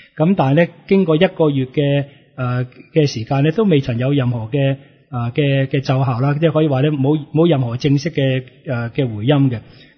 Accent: Hong Kong; 連我哋香港人都好即係好熟悉嘅蒙牛，

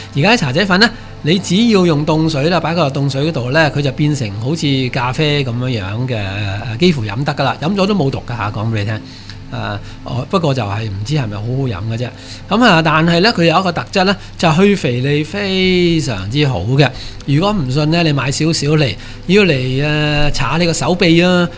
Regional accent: Hong Kong; 咁呢三样嘢呢真係我哋香港人好落后好落后吓

